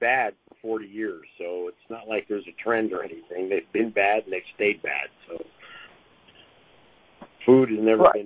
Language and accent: English; Northeast, United States; My home track's probably Lime Rock because I grew up in Northeast